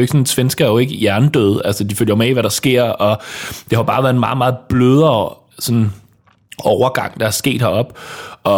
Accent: Central Denmark Region, Denmark; Jeg er ikke fra Skelskør. Jeg er fra Vestjylland.

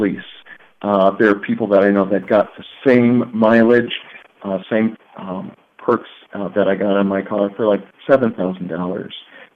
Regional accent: South Haven, Michigan, United States; in Kalamazoo, where I actually live now, I grew up in South Haven, where I actually live now

